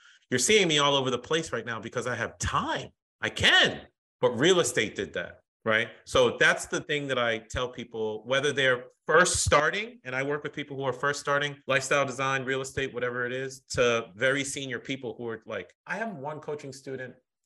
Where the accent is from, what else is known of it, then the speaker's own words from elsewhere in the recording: Haiti; because my family is an immigrant family. We're from Haiti.